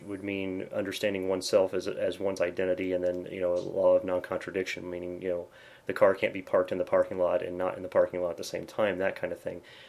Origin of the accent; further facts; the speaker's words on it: Indiana, United States; you grew up in Pennsylvania, I grew up in Indiana